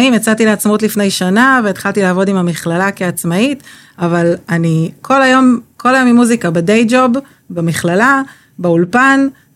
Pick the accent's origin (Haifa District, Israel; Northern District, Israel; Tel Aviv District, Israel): Haifa District, Israel; Haifa; כי אנחנו כולנו מחיפה, באותם גילאים, שנתון 1980